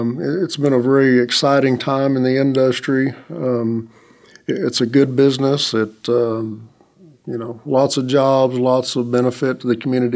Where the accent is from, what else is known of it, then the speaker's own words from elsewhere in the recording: Texas, United States; I'm actually originally from Texas, where we have over 19 gigawatts of wind power installed.